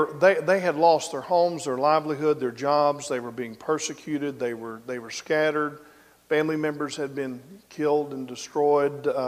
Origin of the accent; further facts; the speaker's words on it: Valonia, Arkansas, United States; from down in Pulaski County, Maumelle, Arkansas, near my hometown of Valonia.